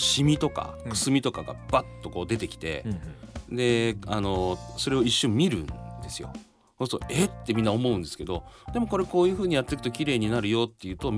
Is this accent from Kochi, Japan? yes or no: no; Horokanai, Hokkaido, Japan; 僕北海道の幌加内っていうところの出身なんですけど、